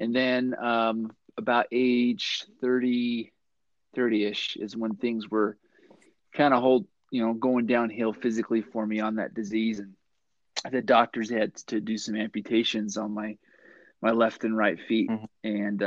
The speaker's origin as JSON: {"language": "English", "town": "Provo", "region": "Utah", "country": "United States", "tie": "born or raised there", "said": "I grew up in Utah, born and raised on the Wasatch Front, a little town called Provo. Not so little anymore"}